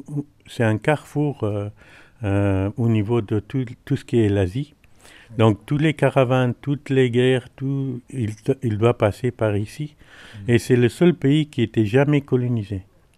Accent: Afghanistan; now in France; Je suis d'Afghanistan.

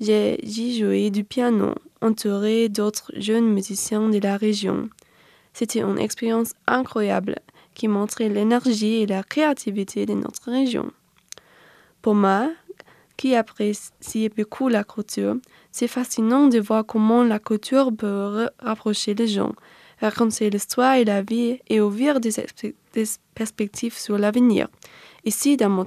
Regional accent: Zwickau, Saxony, Germany; car je viens de Zwickau, juste à côté

